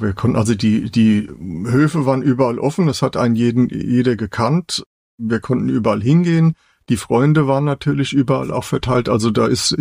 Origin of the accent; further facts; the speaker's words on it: Nackenheim, Rhineland-Palatinate, Germany; ich bin Jahrgang 1960, bin in den 60er Jahren und 70er Jahren in Nackenheim groß geworden. Also in meiner Kindheit, da war das Land. Ja, Nackenheim hatte 2.500 Einwohner.